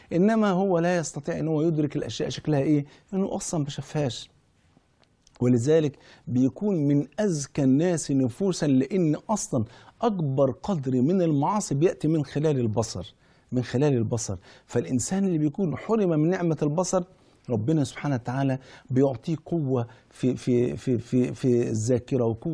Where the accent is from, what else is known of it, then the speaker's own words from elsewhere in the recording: Egypt; زي قروش عندنا في مصر مثلا